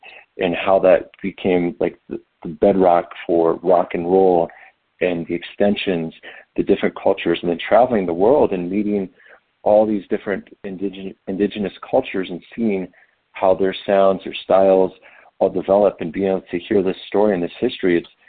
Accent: Colorado Plateau, United States; we come from the Colorado Plateau. You know, we're children, youth of this region

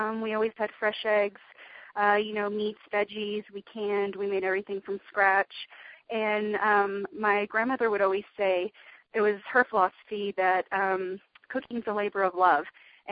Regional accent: the South, United States; I grew up in the South, and my dad's family's Southern, and my mom's family's Italian

